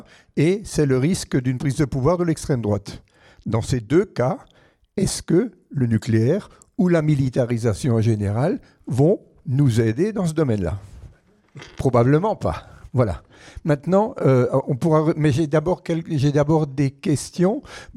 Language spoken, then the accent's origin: French; Grand Est, France; je suis alsacien, j'ai un député, mon député est un nucléaire pur et dur.